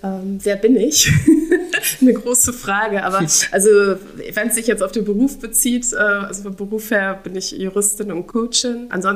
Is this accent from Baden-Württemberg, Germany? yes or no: no; Göttingen, Lower Saxony, Germany; born there; weil ich bin in Göttingen geboren, aber in Göttingen war ich ein Baby, also da kann ich mich überhaupt nicht erinnern.